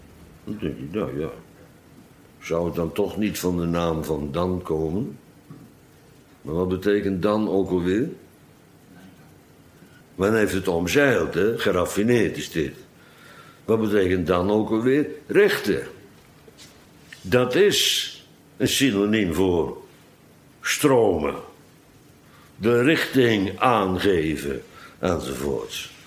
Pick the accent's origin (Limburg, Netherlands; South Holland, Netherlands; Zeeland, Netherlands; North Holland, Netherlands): South Holland, Netherlands; Bodegraven; Goed, ik kom uit Bodegraven.